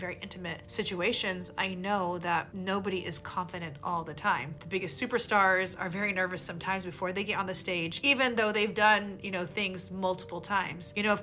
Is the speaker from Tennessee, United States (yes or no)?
yes; Tennessee, United States; You know, I grew up in the South in Tennessee around people who did not look like me.